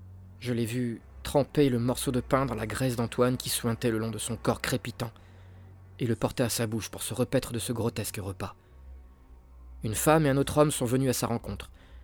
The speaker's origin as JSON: {"language": "French", "country": "Madagascar", "lives_now": "Paris, France", "said": "Je suis originaire de Madagascar et je connais beaucoup de gens du pays."}